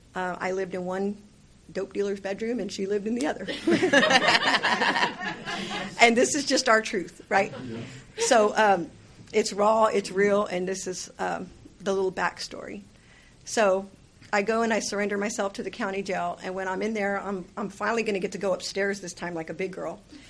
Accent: Corpus Christi, Texas, United States; I'm from Corpus.

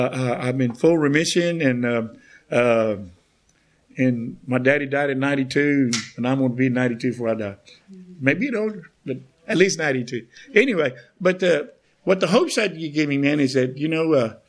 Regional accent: Dallas, Texas, United States; And I'm from Tiny's N.A. in Mesquite, Texas, but I'm originally from Dallas.

